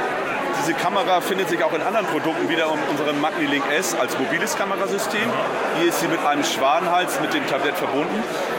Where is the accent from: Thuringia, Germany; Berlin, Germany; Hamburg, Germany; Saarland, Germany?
Hamburg, Germany; born there; Meine Stimme klingt nordisch, ja. Okay. Ich bin aber kein Schwede, gebürtig aus dem Raum Hamburg.